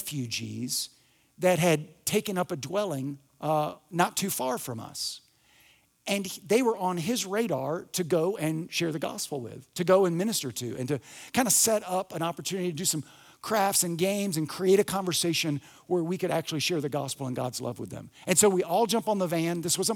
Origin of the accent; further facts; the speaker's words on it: Alabama, United States; and it's snowing, and I'm from North Alabama. Like, how did I get here?